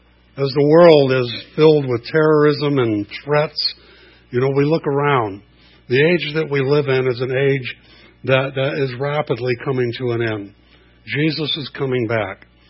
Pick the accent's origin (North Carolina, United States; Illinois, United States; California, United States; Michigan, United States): California, United States; Montebello; I grew up in East L.A., Montebello. There was a lot of Russians that migrated there that had prophecies and left just before communism.